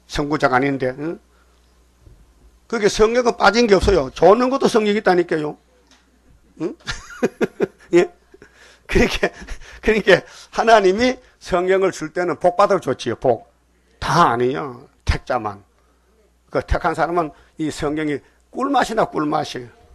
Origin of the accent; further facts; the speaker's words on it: Uiseong, North Gyeongsang, South Korea; 나는 내 고향이 경상북도 의성이요. 동방, 해돋는 곳이요, 동방에.